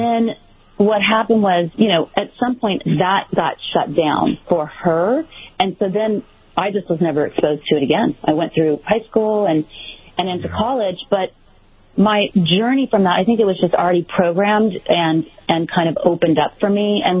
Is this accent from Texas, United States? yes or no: yes; Dallas, Texas, United States; I grew up in Dallas, Texas. It wasn't a big thing that people spoke of back